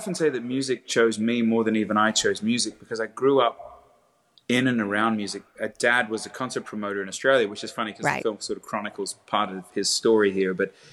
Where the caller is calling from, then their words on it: Nashville, Tennessee, United States; Nashville, Tennessee. Nashville, Tennessee. I'm actually at home today, which is a rarity during this season of life.